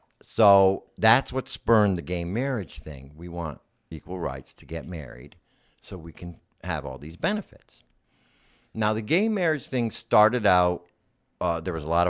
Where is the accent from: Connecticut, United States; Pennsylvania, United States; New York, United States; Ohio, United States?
Connecticut, United States; For me, like growing up in Connecticut as a kid, I wasn't even informed of the gay community.